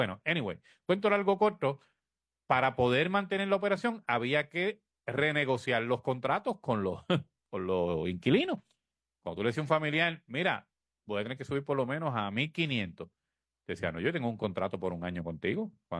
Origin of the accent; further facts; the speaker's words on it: Corozal, Puerto Rico; la que quedó primera finalista de mi pueblo, de Corozal